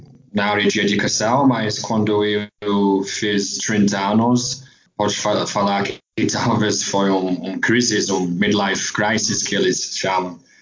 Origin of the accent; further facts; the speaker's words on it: Sheffield, Yorkshire and the Humber, United Kingdom; Portuguese is a second language; now in Brazil; crescendo na Norte da Inglaterra, que Yorkshire, Sheffield, que é na Norte da Inglaterra, futebol faz parte da cultura.